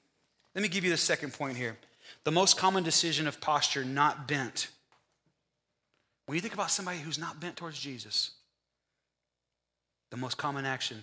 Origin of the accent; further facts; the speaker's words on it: United States; Privilege is that, you know, I'm an American, and so when the TV's on, I can change the channel.